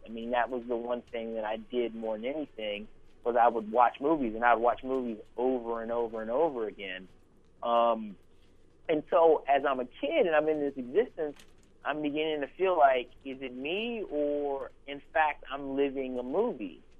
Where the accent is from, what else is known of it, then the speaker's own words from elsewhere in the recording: Baltimore, Maryland, United States; You know, when I was a young kid growing up in Baltimore, I had a relationship with one of my uncles